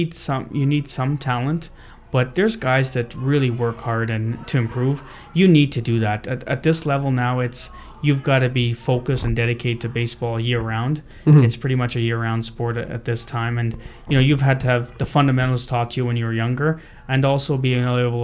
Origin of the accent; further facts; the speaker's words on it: Guyana; now in London, California, United States; I'm from Guyana, South America. Used to be a British colony